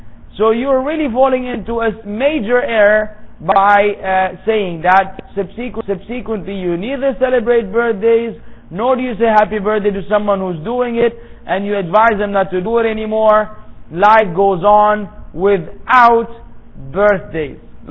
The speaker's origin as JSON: {"language": "English", "country": "Singapore", "also_born_or_lived": "Yanbu, Saudi Arabia", "said": "I was from Singapore, but then I stayed in Yanbu for 6 years and I don't stay at Singapore anymore. Now I'm back in Singapore for vacation."}